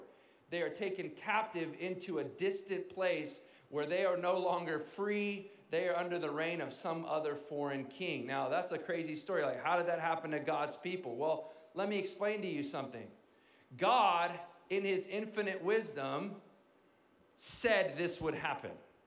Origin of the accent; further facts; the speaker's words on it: Chowchilla, California, United States; I'm from Chowchilla.